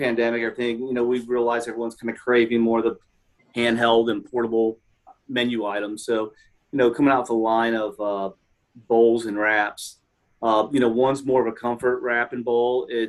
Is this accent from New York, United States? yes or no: no; Chicago, Illinois, United States; born there; now in Atlanta, United States; I've lived most of my life here in Atlanta and would travel back and forth because I had family in Chicago. I was born in Chicago and going back and forth.